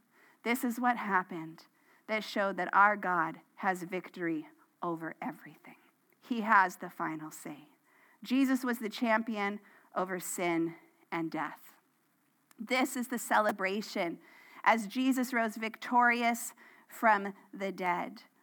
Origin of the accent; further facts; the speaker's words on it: Washington, United States; Now, I have been a Seahawks fan because I grew up in Washington State. So you cheer for your home team, right?